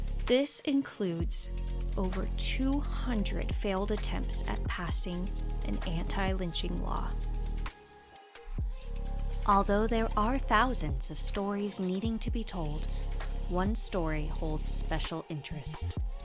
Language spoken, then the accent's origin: English; Georgia, United States; my home state of Georgia recently signed hate crime legislation into law this past year.